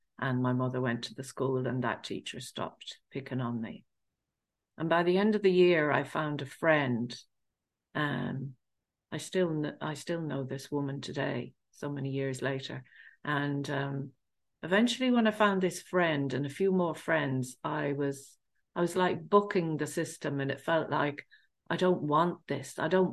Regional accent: England, United Kingdom; I grew up in England of Irish family, and I grew up in a council estate

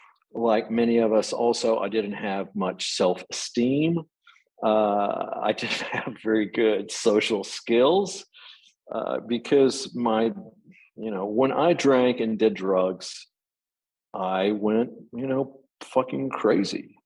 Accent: Texas, United States; I was raised in Texas, and there was a lot of very churchy stuff going on there, of course.

